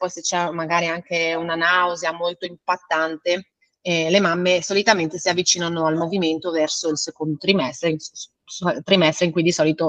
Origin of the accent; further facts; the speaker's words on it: Friuli-Venezia Giulia, Italy; vengo dalla provincia di Udine e sono una professionista del movimento